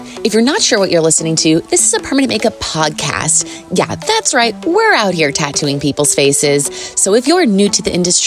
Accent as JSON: {"language": "English", "region": "New York", "country": "United States", "said": "that's definitely like in my nature being a New Yorker. We keep it real up in here."}